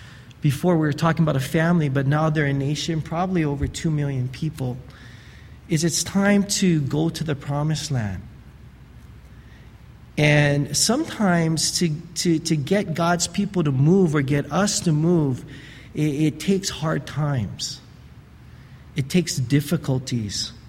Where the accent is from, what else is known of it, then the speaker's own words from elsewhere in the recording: United States; basically many of us been born and raised in the United States.